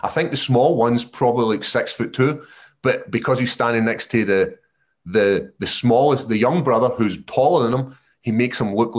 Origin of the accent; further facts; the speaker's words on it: Scotland, United Kingdom; So it's right at this moment, it's pretty positive being Scottish.